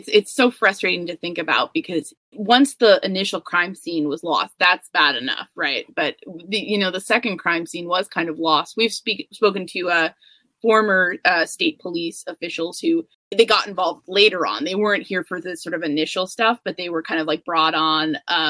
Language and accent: English; New York, United States; to me, I'm a New Yorker.